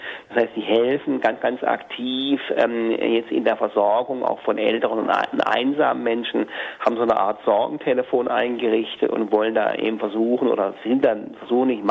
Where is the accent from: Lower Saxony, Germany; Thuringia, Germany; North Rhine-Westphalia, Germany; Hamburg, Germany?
Hamburg, Germany; ich jetzt also als Hamburger an den Oberbürgermeister schreiben